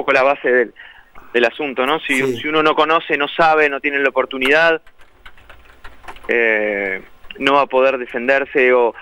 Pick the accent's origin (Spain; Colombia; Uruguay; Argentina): Uruguay; Montevideo; para darnos cuenta que tenemos un montón, como uruguayos, como montevideanos